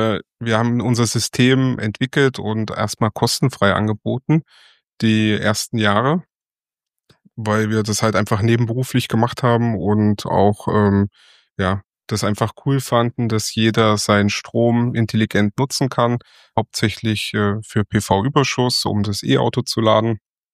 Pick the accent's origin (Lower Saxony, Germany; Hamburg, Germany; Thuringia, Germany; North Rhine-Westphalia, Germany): Thuringia, Germany; now in Bavaria, Germany; Ich komme eigentlich aus Thüringen, bin dort geboren, aufgewachsen, aber nach Bayern ausgewandert, sozusagen Richtung Berge, Richtung Süden.